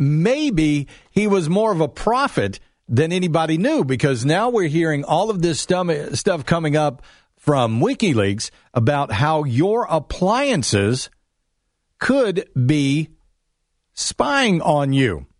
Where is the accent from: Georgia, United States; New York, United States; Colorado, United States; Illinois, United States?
Georgia, United States; Augusta; Of course, everybody knows that I grew up in the Augusta, Georgia, North Augusta, Aiken area, the CSRA there.